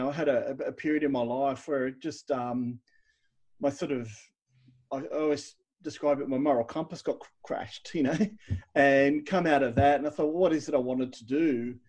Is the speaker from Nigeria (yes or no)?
no; Wollongong, New South Wales, Australia; I grew up in Wollongong, and bit of a hard scrabble kind of experience there, you know.